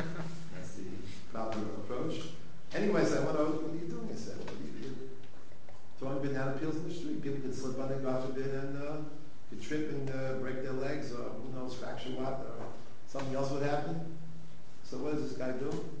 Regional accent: New York, United States; I got my point across. I'm from New York. I'm not afraid of that.

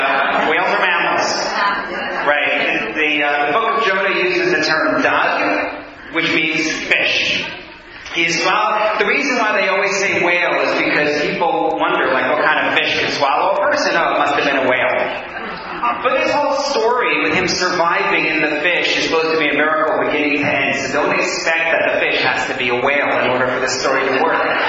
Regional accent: United States; You have to remember also, I'm American, I don't know the geography.

